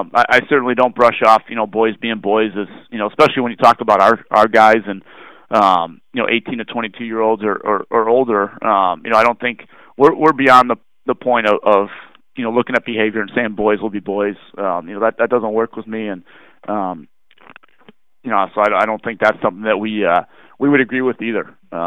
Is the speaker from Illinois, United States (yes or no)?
yes; Chicago, Illinois, United States; I'm originally from Chicago, so I'm a big fan of Chicago, you know, deep dish style pizza.